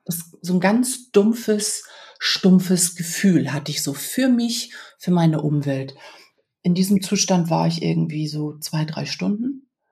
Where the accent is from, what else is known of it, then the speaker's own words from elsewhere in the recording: Schleswig-Holstein, Germany; ich komme ja aus Schleswig-Holstein, ich hatte das dann auch ein bisschen hier vor der Tür.